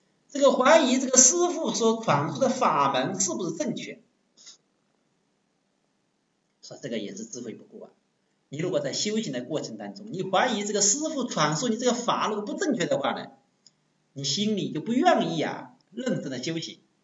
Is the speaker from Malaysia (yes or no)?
no; China; 我们中国人很有意思啊